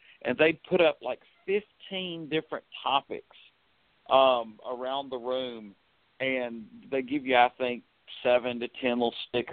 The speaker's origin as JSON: {"language": "English", "region": "Southern United States", "country": "United States", "tie": "born or raised there", "said": "I'm a person that was born and raised in the South, you know, white, married, heterosexual"}